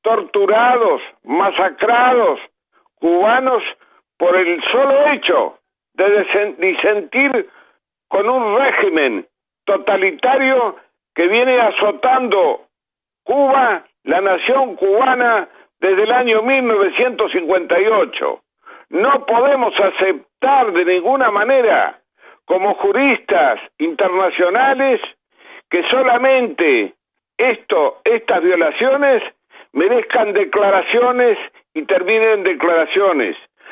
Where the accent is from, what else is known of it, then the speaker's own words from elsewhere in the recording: Argentina; no puedo aceptar como ciudadano argentino